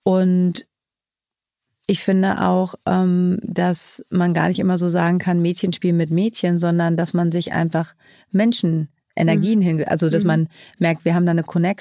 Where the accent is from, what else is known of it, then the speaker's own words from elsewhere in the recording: Schleswig-Holstein, Germany; also born or lived in East Germany; ich bin in den neuen Bundesländern geboren, zwar aufgewachsen in Schleswig-Holstein